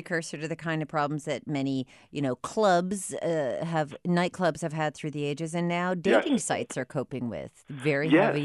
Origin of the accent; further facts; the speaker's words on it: New Hampshire, United States; I've been hearing about that camp my entire life growing up in New Hampshire.